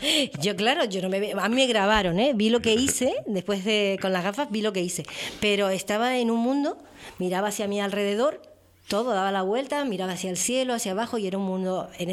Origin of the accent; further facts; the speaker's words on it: Icod de los Vinos, Canary Islands, Spain; Hico de los Vinos, precioso pueblo, muy bonito. Siempre quería salir de allí